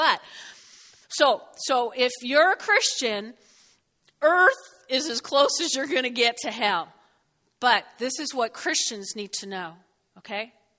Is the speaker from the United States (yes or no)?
yes; New Jersey, United States; I'm from Jersey. You should hear mine.